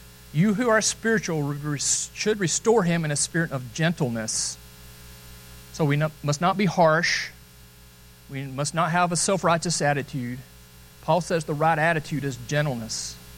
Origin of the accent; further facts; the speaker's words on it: Boaz, Alabama, United States; It was broken so bad, I grew up in Boaz, the ER doctor wouldn't touch it.